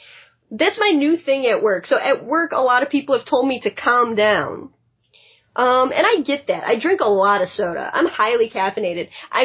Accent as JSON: {"language": "English", "town": "Chicago", "region": "Illinois", "country": "United States", "said": "I'm from Chicago. I talk fast."}